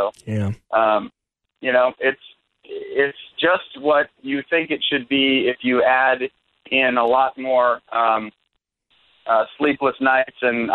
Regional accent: Bar Harbor, Maine, United States; now I'm from Acadia National Park area in Bar Harbor, Maine.

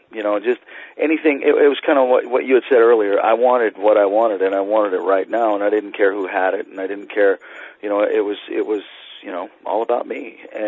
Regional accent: Washington, United States; I wasn't from L.A. I grew up in Washington State, up in the northwest, in a small town.

